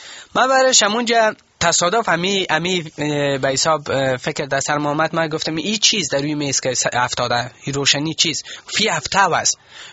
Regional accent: Kabul, Afghanistan; وقتی که میگم من بچه کابل هستم

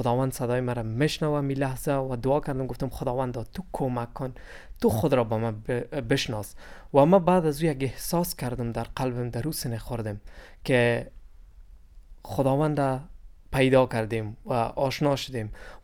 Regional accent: Afghanistan; من از افغانستان هستم.

